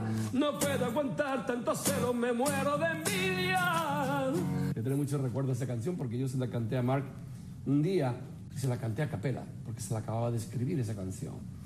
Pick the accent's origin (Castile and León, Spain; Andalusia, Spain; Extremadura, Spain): Andalusia, Spain; now in Miami, United States; Me siento muy español, me siento muy andaluz, pero reconozco que me gusta mucho también Miami.